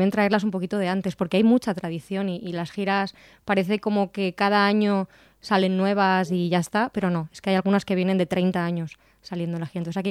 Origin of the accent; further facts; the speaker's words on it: Petrer, Valencian Community, Spain; Petrer, y mi familia de Petrer va a poder venir el sábado a conocer lo que son las tradiciones de mi pueblo